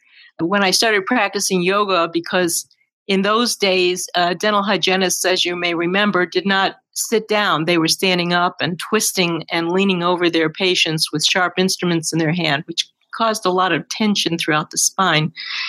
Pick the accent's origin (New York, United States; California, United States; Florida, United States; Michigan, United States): New York, United States; Glens Falls; It reminds me of where I grew up in Glens Falls, I was born in 1947, and people... Everyone knew each other